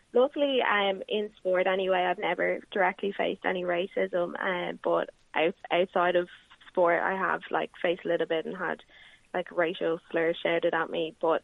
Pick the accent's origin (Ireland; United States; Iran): Ireland; why should I be treated differently to Gina? We're both Irish.